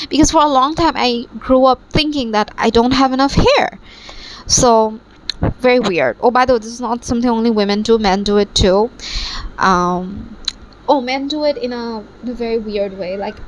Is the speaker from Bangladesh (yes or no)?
yes; Bangladesh; So, by the way, I am from Bangladesh, but I have to talk in like American terms, like high school and middle school, because most of my viewers are from America.